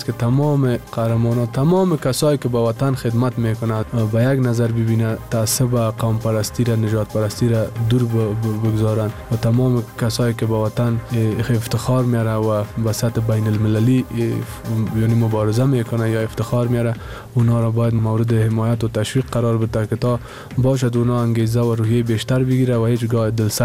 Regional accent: Afghanistan; بیرق زیبای وطنم افغانستان اوجه بلند بکنم.

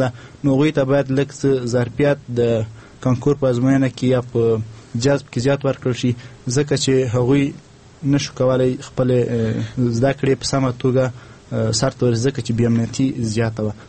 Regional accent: Logar, Afghanistan; زه د لوګر ولایت اوسیدونکی یم او د شهید غلام نبی سمسور لعلی لیسې څخه په 1992 کال کې په لومړۍ درجه فارغ شوی یم

